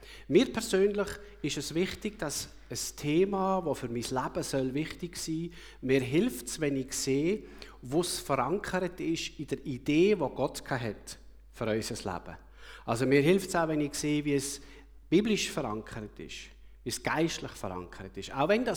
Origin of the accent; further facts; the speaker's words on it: Aargau, Switzerland; ich bin im Aargau aufgewachsen, am Halwilersee und in einem reinen, fast Männerhaushalt. Mutter natürlich nicht, aber ich hatte drei Brüder, eine Bauernfamilie.